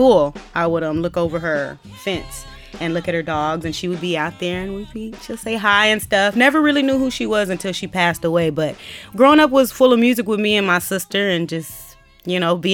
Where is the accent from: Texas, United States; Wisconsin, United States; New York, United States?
Texas, United States; Corpus Christi; Yeah, a lot of … a lot of the old classics I did.